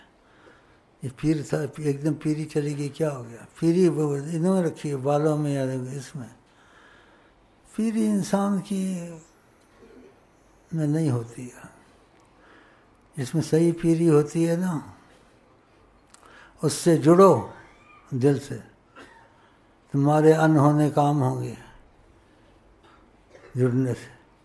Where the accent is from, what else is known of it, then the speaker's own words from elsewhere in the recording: Punjab, Pakistan; Urdu is a second language; تو اردو ان سے بیچاروں سے ایسی، ہم پنجابی ہیں.